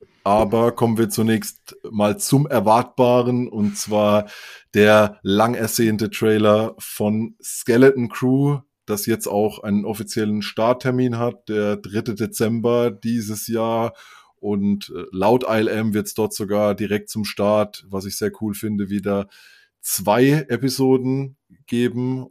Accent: Bruchsal, Baden-Württemberg, Germany; ich komme ja aus der Nähe von Bruchsal, das ist bei Karlsruhe ganz im Süden

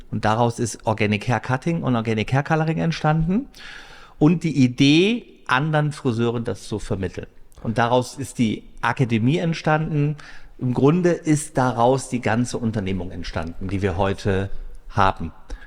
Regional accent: Dresden, Saxony, Germany; moved away; Ich komme aus Sachsen, aus Dresden.

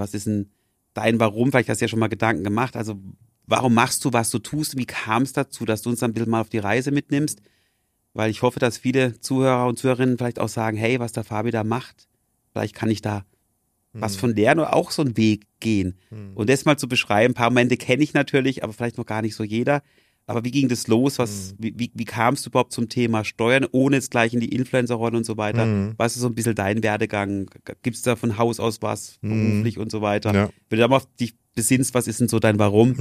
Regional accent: Freiburg, Baden-Württemberg, Germany; wir kommen beide aus Freiburg, sind beide auch unserer Heimat hier wirklich sehr verbunden.

